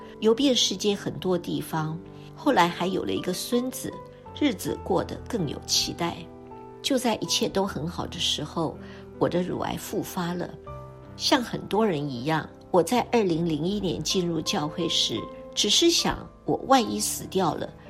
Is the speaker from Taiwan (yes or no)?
yes; Taiwan; moved away as an adult; now in New York, United States; 我是台湾人，娘家非常丰裕，我们都是给奶妈带大的。